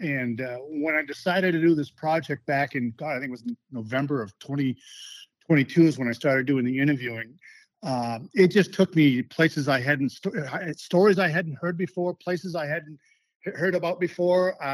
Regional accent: Dover-Foxcroft, Maine, United States; So I came back to my hometown, needed a job to pay off my college debt, and took a job at the A&P grocery store on North Street in Dover, Foxcroft.

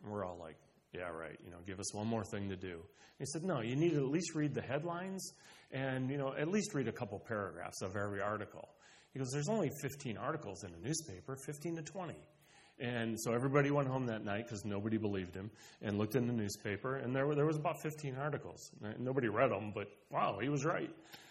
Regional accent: La Porte, Indiana, United States; everybody read the LaPorte Herald Argus because I grew up in LaPorte.

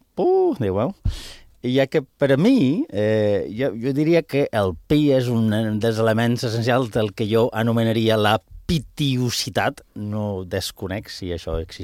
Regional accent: Barcelona, Catalonia, Spain; jo sóc del nord d'Espanya, del nord. I tothom a Londres em deia, que ets de Barcelona.

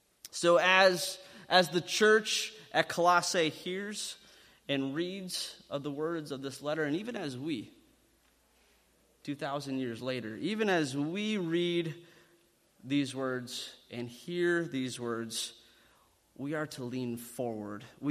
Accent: Rock Rapids, Iowa, United States; You see, growing up for me, so I grew up in Northwest Iowa, in Rock Rapids, and I was always known as the good kid.

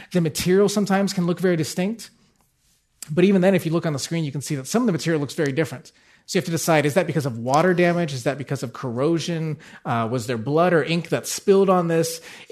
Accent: California, United States; I can't believe I'm so Californian, I couldn't think of humidity.

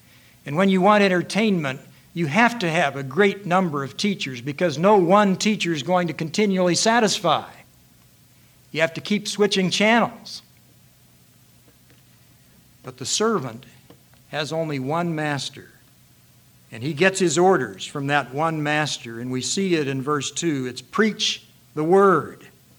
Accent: St. Louis, Missouri, United States; Maybe some 18-wheelers would go all the way out to St. Louis, my hometown.

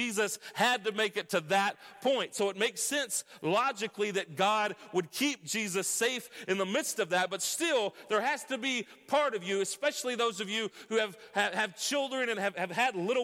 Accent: United States; There is brutality that takes place a lot that we as an American people, generally speaking, are not aware of.

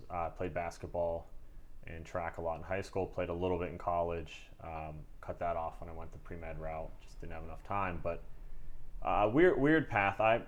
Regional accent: Pittsburgh, Pennsylvania, United States; I'm from Pittsburgh, but nonetheless, it was a nice swimming pool.

